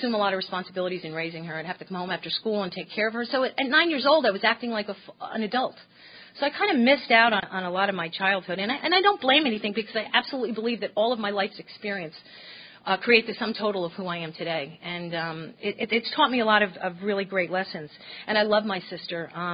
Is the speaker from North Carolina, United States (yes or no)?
no; New Jersey, United States; I'm 45 years old. I'm originally from New Jersey. I come from an Irish Catholic family